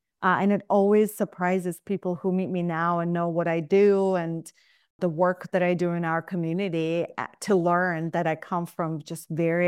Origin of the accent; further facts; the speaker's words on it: Russia; English is a second language; now in United States; And so had to experience a lot of racism growing up in Russia as well. And so, you know, just very, very broken upbringing.